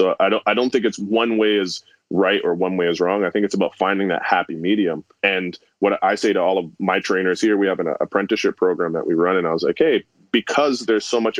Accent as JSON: {"language": "English", "region": "Ontario", "country": "Canada", "also_born_or_lived": "United States", "said": "So I'm originally from Canada, the Toronto area. So we ended up back, me and my wife moved back up here once we kind of started the business."}